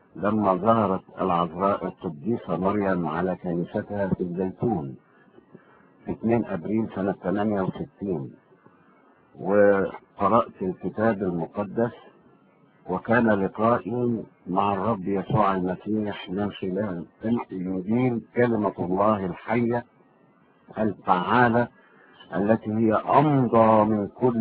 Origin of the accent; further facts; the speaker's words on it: Damietta, Damietta Governorate, Egypt; also born or lived in Kafr el-Sheikh; now in Cairo, Egypt; ومما اضطرني أنا إن أنا أتنقل من دمياط وأروح كفر الشيخ، ومن كفر الشيخ اتنقلت إلى القاهرة وسكنت في عين شمس